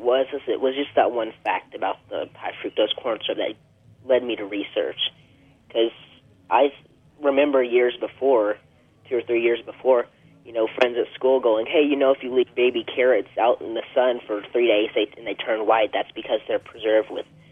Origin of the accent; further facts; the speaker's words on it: Knoxville, Tennessee, United States; I originally grew up in Knoxville, Tennessee. I lived there for pretty much 12, 13 years.